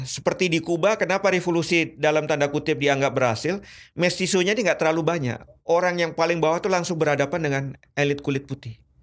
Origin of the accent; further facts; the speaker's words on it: Indonesia; saya bilang saya dari Indonesia.